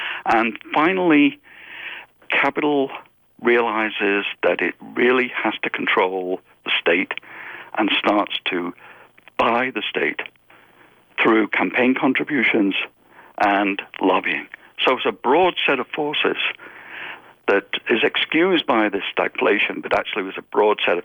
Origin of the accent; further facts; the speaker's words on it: England, United Kingdom; In Western Europe, I grew up in England